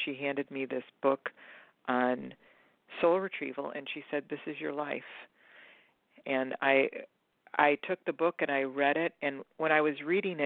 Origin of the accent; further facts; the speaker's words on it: Michigan, United States; now in Portland, United States; my childhood best friend, we were raised in Michigan, had moved to Portland, Oregon.